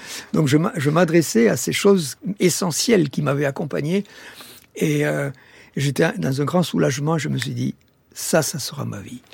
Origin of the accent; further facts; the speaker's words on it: Occitanie, France; moi, je suis né dans le Tarn. Le Tarn, c'est agricole. Les Pyrénées sont très loin, sont les seules montagnes dont on peut rêver.